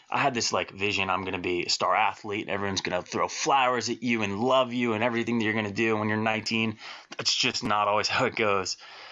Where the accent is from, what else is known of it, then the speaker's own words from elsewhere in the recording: Florida, United States; Well, we're South Florida boys